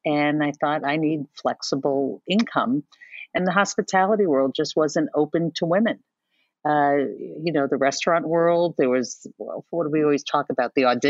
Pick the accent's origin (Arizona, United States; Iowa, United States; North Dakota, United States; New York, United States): New York, United States; New York City; Now, I'm a native New Yorker, third generation Manhattan. So I always say I come from a very small island